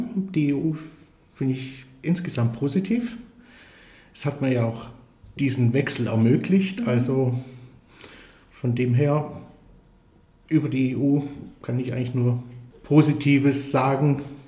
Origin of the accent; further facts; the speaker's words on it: Isny, Baden-Württemberg, Germany; moved away as an adult; now in Salisbury, United Kingdom; ich komme aus Isny und Vor ungefähr 16 Jahren haben wir beschlossen, nach England auszuwandern, also ich und meine Frau. Und wir leben in Salisbury, das ist in der Nähe von Stonehenge, also südwestlich von London